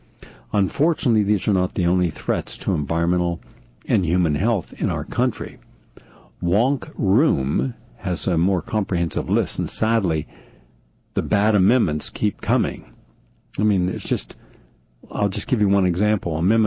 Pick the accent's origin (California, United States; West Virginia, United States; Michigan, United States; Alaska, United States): West Virginia, United States; That's an area I grew up in West Virginia, in a region that has already been sacrificed for our love of cheap coal.